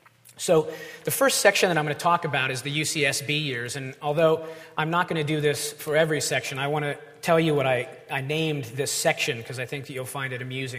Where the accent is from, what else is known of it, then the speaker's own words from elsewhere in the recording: Ventura, California, United States; I transferred to UCSB as a junior in the fall of 1990 from a junior college in my hometown of Ventura.